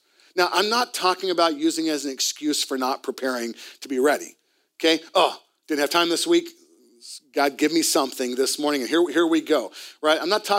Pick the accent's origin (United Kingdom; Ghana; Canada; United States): Canada; Vancouver, British Columbia; And I'm from Vancouver, right?